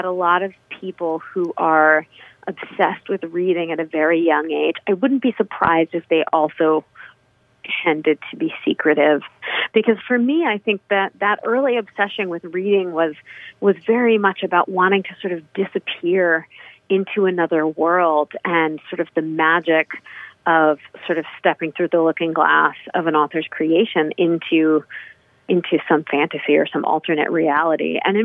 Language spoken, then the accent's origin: English; Massachusetts, United States; where I grew up on the Cape, and especially Provincetown